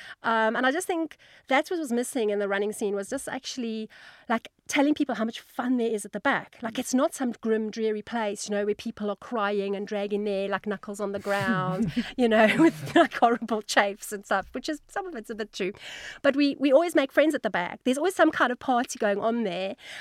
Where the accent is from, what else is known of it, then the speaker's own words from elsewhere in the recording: South Africa; As I'm South African